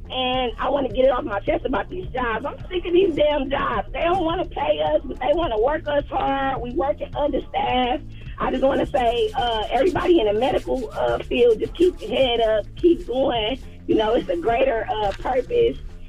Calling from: Detroit, Michigan, United States; And I'm calling from Detroit. I want to shout out 3132.

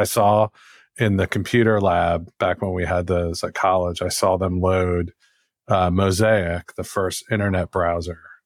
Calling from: Chevy Chase, Maryland, United States; I'm just outside our nation's capital, Washington, D.C., in Chevy Chase, Maryland, in a basement in Chevy Chase, Maryland.

